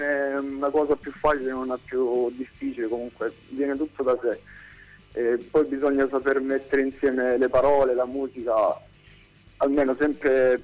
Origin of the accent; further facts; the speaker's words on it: Casarano, Apulia, Italy; Sì, allora io sono di Casarano, in provincia di Lecce.